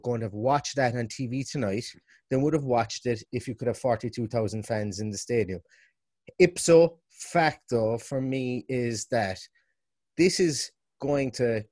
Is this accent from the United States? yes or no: no; Limerick, Munster, Ireland; now in Galway, Ireland; I'm originally from Limerick, living above in Galway, looking to try and get a supporters club set up here in Connacht myself.